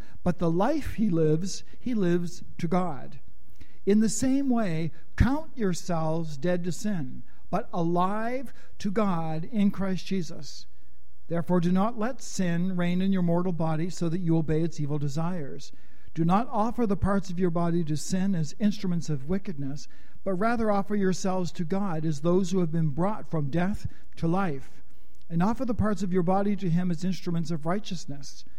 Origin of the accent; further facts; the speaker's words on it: Canada; was all but a childhood capital offense growing up in Canada in the 50s and 60s.